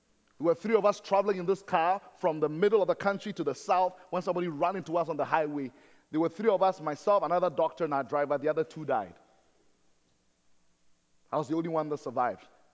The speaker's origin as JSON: {"language": "English", "country": "Ghana", "said": "I come from Ghana in West Africa. Ghana is in the pregnant part of Africa."}